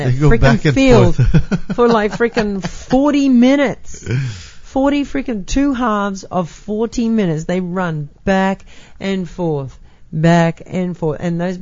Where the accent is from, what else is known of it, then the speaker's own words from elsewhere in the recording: Australia; There is one game that I never, ever watched growing up in Australia